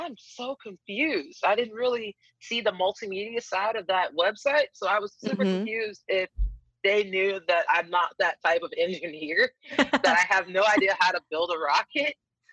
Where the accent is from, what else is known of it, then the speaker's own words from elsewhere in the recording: Houston, Texas, United States; I'm from the Houston area. So growing up, living in Space City, NASA is huge here for us.